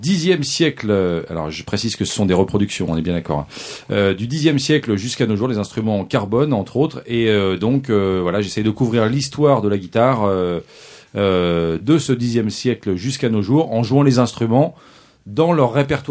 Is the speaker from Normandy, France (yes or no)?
yes; Normandy, France; moved away; depuis que j'étais parti de Normandie